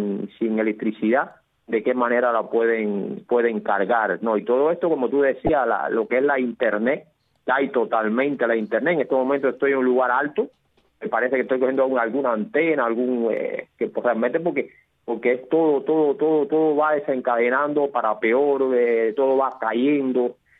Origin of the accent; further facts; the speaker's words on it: Cuba; porque todo sube cuando hay estas situaciones que estamos viviendo los cubanos